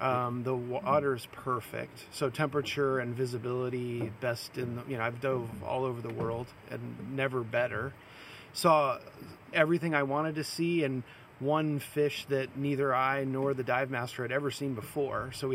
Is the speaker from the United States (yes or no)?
yes; California, United States; I'm from Northern California.